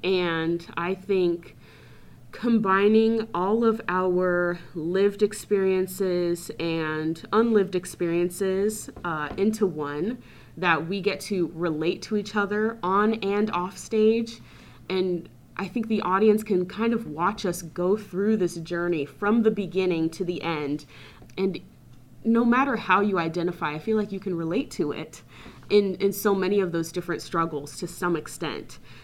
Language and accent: English; Arlington, Washington, United States; Yeah, I was born and raised in Arlington, Washington, so this is home for me. But yeah, I've been working in Seattle through the years, so this is like home to me as well, even though I was, you know, brought up further north.